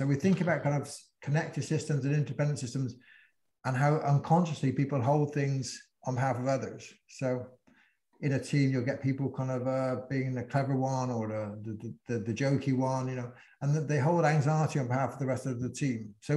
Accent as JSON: {"language": "English", "town": "Bristol", "region": "South West England", "country": "United Kingdom", "accent": "Bristol", "said": "You know, I'm a white man, you know, I go into a room, it has an influence. You know, the way I've my accent, my regional accent from Bristol, my kind of, you know, class accent, people kind of pick things up"}